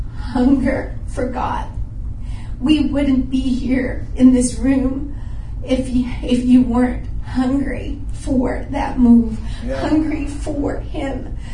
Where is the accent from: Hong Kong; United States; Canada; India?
India; South India; You know, I'm from India, and India is known as the nation of spices.